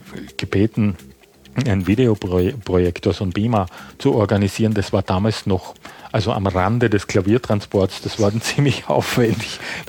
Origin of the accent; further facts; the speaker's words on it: Graz, Styria, Austria; Jetzt muss man noch dazu wissen, dass Graz, wo ich herkomme, so was wie das Adlerhorst der deutschsprachigen Gegenwartsliteratur so in den 60er, 70er Jahren war.